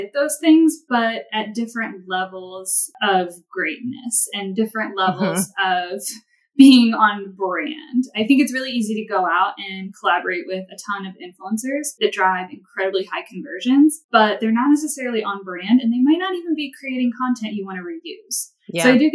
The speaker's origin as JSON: {"language": "English", "region": "Ohio", "country": "United States", "moved": "as an adult", "lives_now": "Utah, United States", "said": "I'm originally from Ohio and went to Ohio State for marketing."}